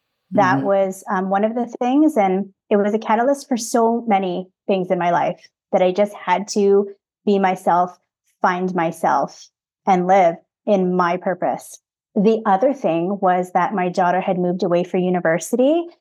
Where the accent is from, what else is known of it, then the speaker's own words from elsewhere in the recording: Canada; born there; I'm a Filipino Canadian. He's European, also born in Canada